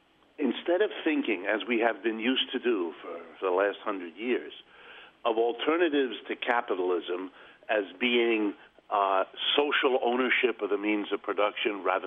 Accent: United States; Well, you know, I'm an American born and bred here and lived all my life here

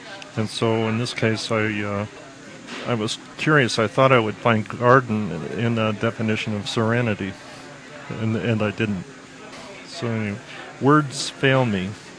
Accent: Liberal, Kansas, United States; Well, I grew up in Liberal, Kansas, which I like to say is a place in a contradiction.

